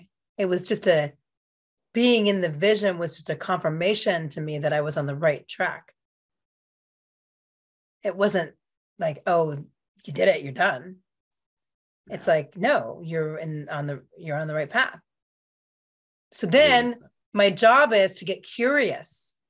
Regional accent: Pittsburgh, Pennsylvania, United States; I mean, I grew up in Pittsburgh in the 80s. Like, people were like, they didn't even know where Africa was on the map.

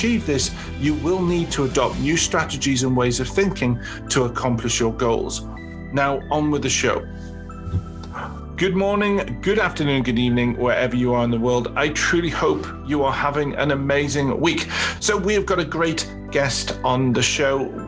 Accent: England, United Kingdom; You see, we're English. I don't even pronounce the places properly.

